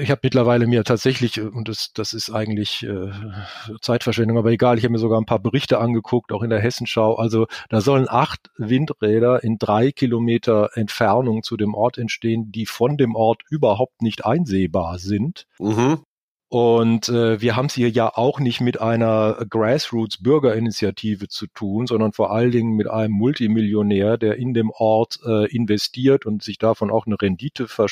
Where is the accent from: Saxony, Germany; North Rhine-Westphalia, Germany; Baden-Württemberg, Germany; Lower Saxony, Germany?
Baden-Württemberg, Germany; Wiesloch; also born or lived in Freiburg; Erstmal komme ich ja eigentlich aus dem Dorf. Also ich meine, ich bin zwar geborener Freiburger, das ist jetzt, wenn man guten Willen hat, eine Stadt, aber aufgewachsen bin ich ja in Wiesloch bei Heidelberg im ländlichen Bereich.